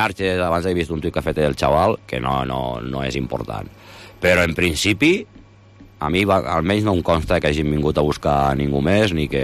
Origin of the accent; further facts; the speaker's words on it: Lleida, Catalonia, Spain; jo soc de Lleida.